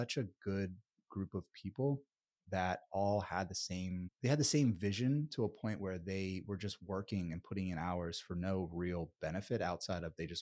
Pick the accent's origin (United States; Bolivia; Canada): United States; Philadelphia, Pennsylvania; now in Austin, United States; Philadelphia.